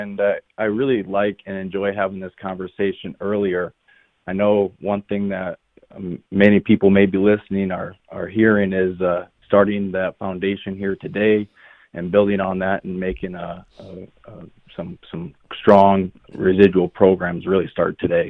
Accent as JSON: {"language": "English", "region": "Nebraska", "country": "United States", "said": "So I'm originally from Nebraska. I've spent several years in Nebraska, And we have a lot of no-till there, of course."}